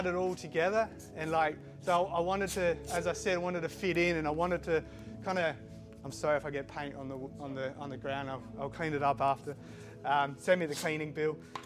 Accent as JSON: {"language": "English", "town": "Keith", "region": "South Australia", "country": "Australia", "tie": "born or raised there", "also_born_or_lived": "Switzerland / Adelaide / Brisbane / Sydney", "said": "we're originally from Switzerland, so I don't know what my accent is. Like I was born in Switzerland, grew up in the country, or grew up in Keith, then Adelaide, then Brisbane, Sydney. So I do have a mix of kind of accents"}